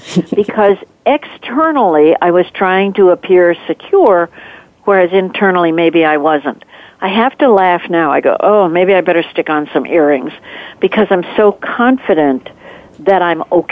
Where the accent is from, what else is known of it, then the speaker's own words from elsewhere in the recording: Minnesota, United States; I'm originally from Minnesota. I took voice lessons to get rid of that nasal tone.